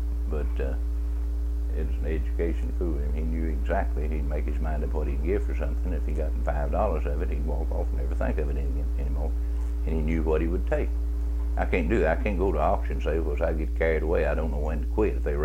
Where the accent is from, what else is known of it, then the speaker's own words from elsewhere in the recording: Arch, Kentucky, United States; born there; I was born at Arch, which is close to Vertrees, which is a route out of Cecilia, which is 6 miles from E-Town.